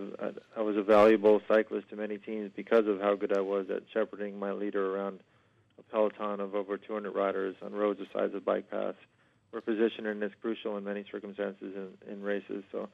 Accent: New York, United States; I grew up in New York, and I learned how to race a bike in Central Park.

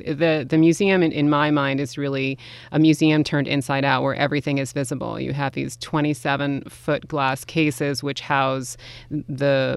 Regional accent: New York City, New York, United States; I'm from New York City, so we don't leave the city unless there's a good reason.

